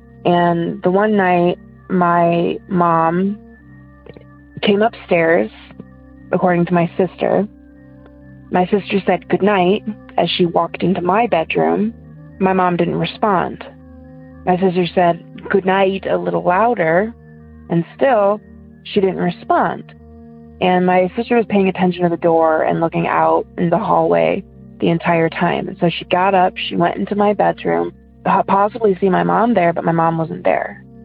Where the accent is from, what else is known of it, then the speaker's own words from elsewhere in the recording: Ohio, United States; I'm from Ohio.